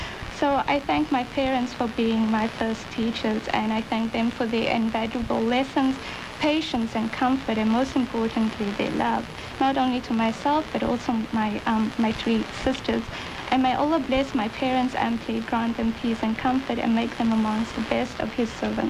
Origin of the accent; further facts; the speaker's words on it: Cape Town, Western Cape, South Africa; I'm from South Africa, and particularly I'm from Cape Town, which is, those listeners that doesn't know where Cape Town is, it's on the tip of Africa.